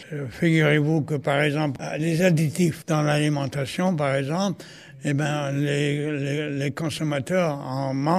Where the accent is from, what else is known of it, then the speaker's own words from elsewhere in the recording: Presles, Île-de-France, France; Je viens de Presles, dans le Val d'Oise, à côté de Beaumont-sur-Oise.